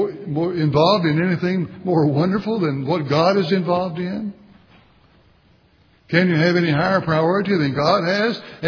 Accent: West Virginia, United States; I grew up in West Virginia, and it's called the Mountain State for good reason.

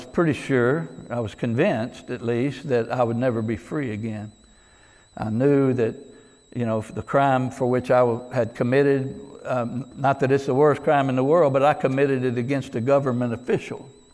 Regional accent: Texas, United States

